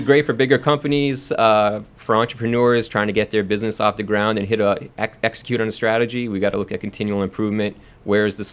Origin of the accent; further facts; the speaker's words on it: Millbury, Massachusetts, United States; now in Boston, United States; I'm from Millbury, so a small town right near Worcester. Grew up there and then went to college.